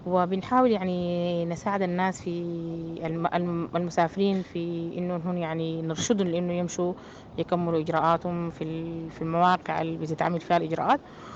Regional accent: Sudan; ودي طبعا زادة يعني احنا من قيمنا كسودانيين.

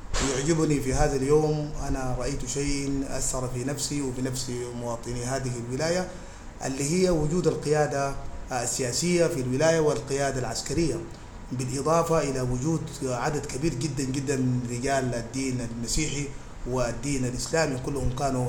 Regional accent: Sudan; اجتمعنا جميعا سودا كسودانيين كلنا في هذه المدرسة

